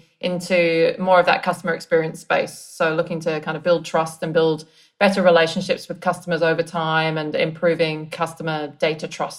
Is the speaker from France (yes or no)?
no; England, United Kingdom; now in Australia; I'm English originally, but I've been living in Australia for, I think I worked out, it's almost 14 years. So it very much feels like home these days.